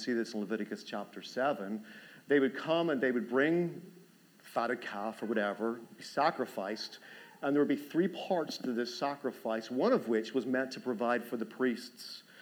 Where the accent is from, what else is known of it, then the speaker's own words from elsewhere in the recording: Ireland; growing up in Ireland